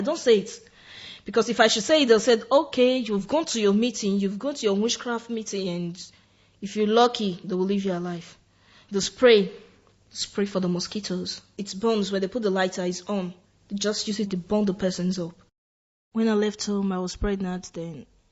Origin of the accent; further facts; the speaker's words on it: Nigeria; English is a second language; now in Gran Canaria, Spain; I'm from Nigeria. And I'm 25 years old.